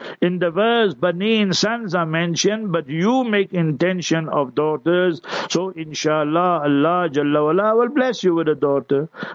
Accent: Heidelberg, Gauteng, South Africa; born there; Where I was born in Heidelberg, lo and behold, we were three Muslim families, our house and our shop, and then my neighbors, their shop was not there, but their houses were there.

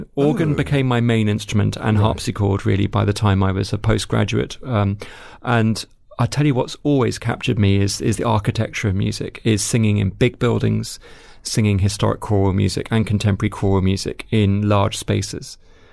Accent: London, United Kingdom; born there; I was born in London in December 1977, on the 21st of December, just before Christmas.

